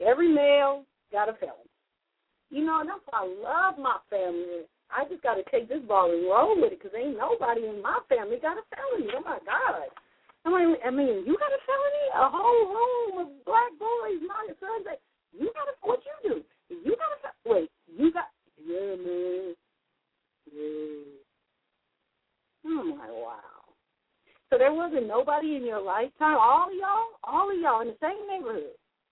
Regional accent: the South, United States; I think I am from the South.

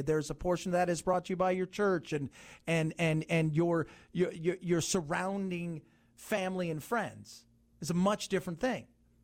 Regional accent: California, United States; You know, because I'm coming from California, right?

